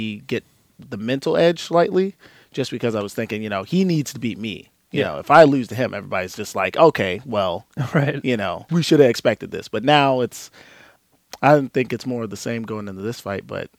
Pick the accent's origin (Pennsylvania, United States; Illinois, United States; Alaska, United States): Alaska, United States; So I'd say I'm from Alaska.